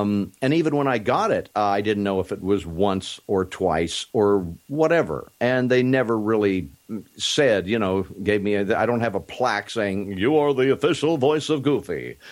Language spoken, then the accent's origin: English; Kansas, United States; I grew up in South Central Kansas.